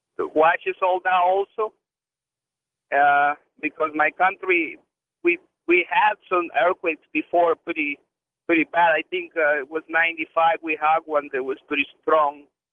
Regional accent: El Salvador; yes, I am originally from El Salvador. It's a small country in Central America.

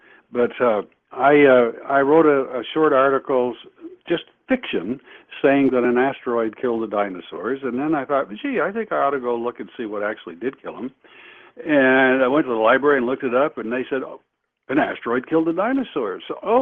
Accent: Vermont, United States; I was born and raised in Vermont

